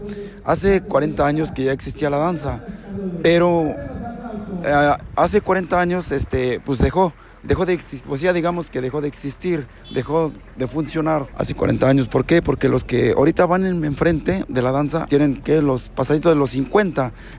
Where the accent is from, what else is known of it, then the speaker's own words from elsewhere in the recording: Tepechtitla, Hidalgo, Mexico; Yo soy el capitán de la danza, venimos de Tepechtitla, del municipio de Huejutla, Hidalgo.